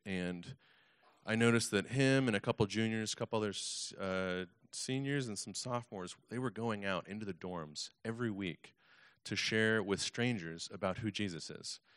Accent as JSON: {"language": "English", "region": "Kentucky", "country": "United States", "said": "But first, let me share with you, I'm from Kentucky, so I love that you guys are going to Henderson."}